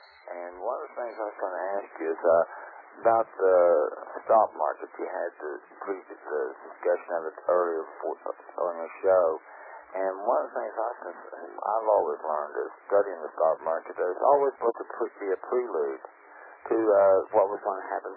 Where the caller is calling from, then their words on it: Oklahoma City, Oklahoma, United States; I'm calling from Oklahoma City.